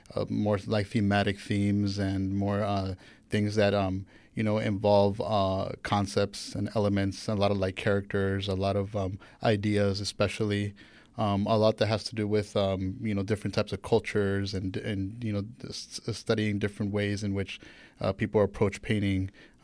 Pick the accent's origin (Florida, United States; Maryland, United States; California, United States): California, United States; Long Beach; I'm born and raised in Long Beach, and I've been in L.A. for like the past like 10 years now.